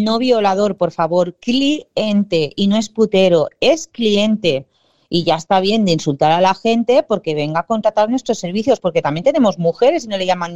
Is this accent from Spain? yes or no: yes; Valencian Community, Spain; somos las dos valencianas, ¿vale? Vivimos las dos aquí en la Terreta